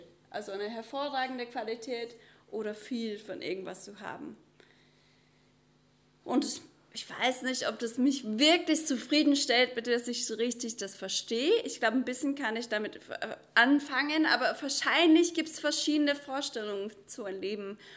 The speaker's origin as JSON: {"language": "German", "country": "United States", "second_language": "German", "said": "Ich komme aus den USA, falls ihr das noch nicht gehört habt."}